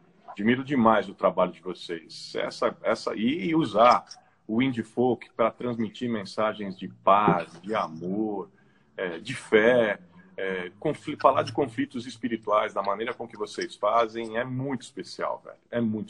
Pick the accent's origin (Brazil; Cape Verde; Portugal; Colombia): Brazil; São Paulo; O Thiago, como eu, é paulistano da Gema